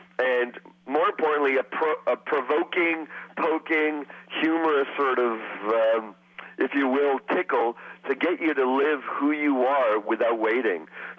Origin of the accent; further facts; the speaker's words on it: Canada; India is part of my heritage, part of my lineage, my parents. I'm raised in Canada, but I'm an Indian-Canadian.